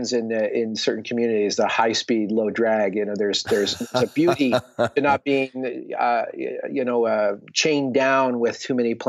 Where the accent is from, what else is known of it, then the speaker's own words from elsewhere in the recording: Nova Scotia, Canada; travel through Africa and up through Europe and back to Nova Scotia, my hometown.